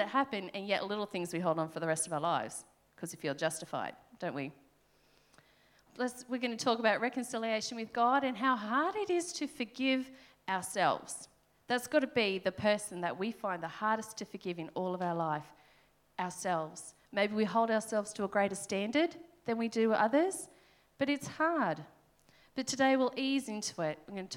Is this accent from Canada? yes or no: no; New South Wales, Australia; So, this might be a strange way to start a sermon, but I'm going to say I'm from New South Wales.